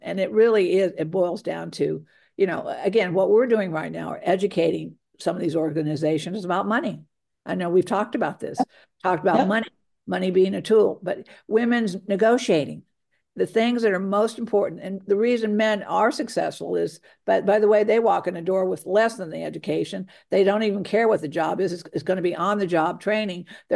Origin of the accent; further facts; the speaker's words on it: Virginia, United States; I grew up in Virginia, and we grew up in this kind of the same areas, but it was Jamestown.